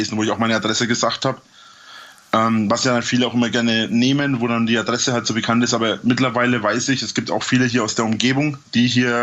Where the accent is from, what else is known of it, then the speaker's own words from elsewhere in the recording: Bavaria, Germany; Ich wohne ja in der Nähe von Nürnberg. Ich bin ja aus Franken.